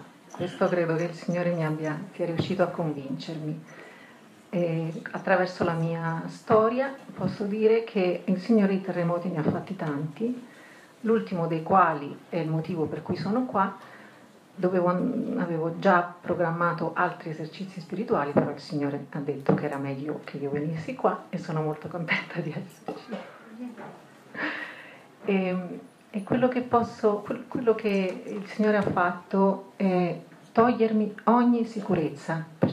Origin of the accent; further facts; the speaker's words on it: Milan, Lombardy, Italy; vengo da Milano